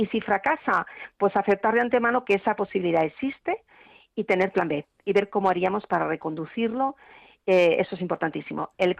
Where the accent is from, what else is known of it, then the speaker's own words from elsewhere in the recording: Madrid, Community of Madrid, Spain; somos muy resilientes los madrileños